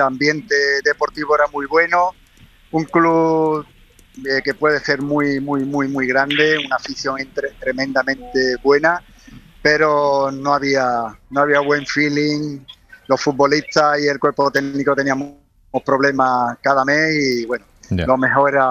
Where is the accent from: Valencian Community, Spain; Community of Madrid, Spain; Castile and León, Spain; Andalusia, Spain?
Andalusia, Spain; se vive de una forma muy especial en toda Andalucía, en Sevilla y, bueno, y en mi caso, en mi pueblo, ¿no?